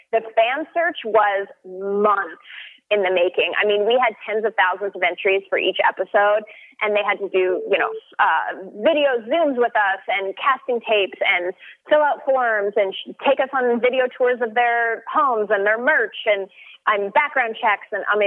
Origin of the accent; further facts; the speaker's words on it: Canada; I grew up in Canada